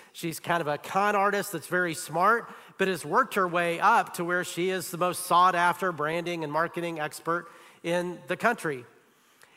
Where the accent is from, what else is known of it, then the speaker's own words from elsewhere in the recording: Huntsville, Alabama, United States; I grew up in Huntsville, Alabama